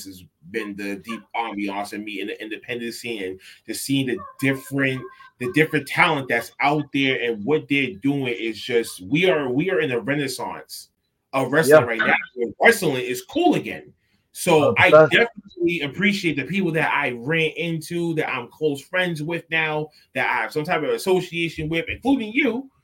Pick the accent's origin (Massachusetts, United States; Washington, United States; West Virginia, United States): Massachusetts, United States; Boston; because I'm from South Boston. I grew up in Southie and you grew up in East.